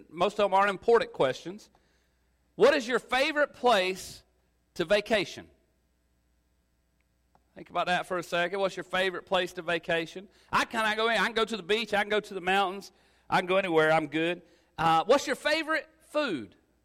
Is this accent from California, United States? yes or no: no; Homerville, Georgia, United States; I'm from Georgia originally, Homerville, Georgia. It's about an hour from Tifton.